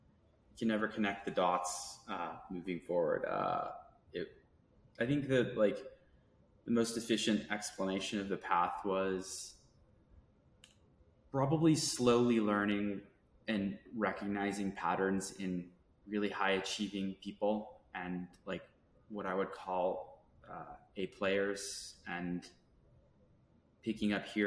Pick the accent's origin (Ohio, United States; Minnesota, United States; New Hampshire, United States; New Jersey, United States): Ohio, United States; Youngstown; No, I grew up in Youngstown, Ohio.